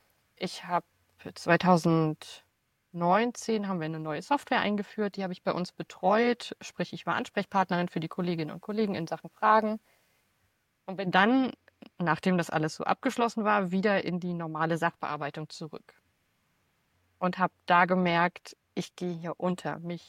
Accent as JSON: {"language": "German", "region": "Rhineland-Palatinate", "country": "Germany", "tie": "born there", "lives_now": "Hamburg, Germany", "said": "ich lebe im wunderschönen Hamburg. Gebürtig komme ich aus Rheinland-Pfalz."}